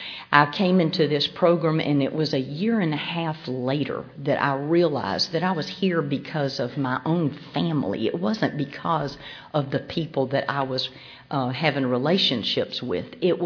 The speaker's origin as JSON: {"language": "English", "town": "Macon", "region": "Georgia", "country": "United States", "tie": "born there", "said": "I was born in Macon, Georgia."}